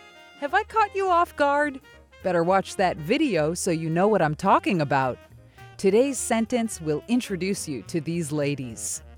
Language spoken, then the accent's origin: English; New York, United States; In fact, because I'm from New York, I'm going to say this on behalf of all the New Yorkers out there.